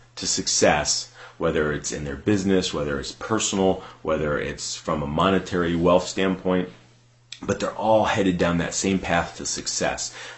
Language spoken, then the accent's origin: English; Akron, Ohio, United States; in my hometown here in Akron, Ohio, that has been able to radically help transform and move myself forward as well. Being from Akron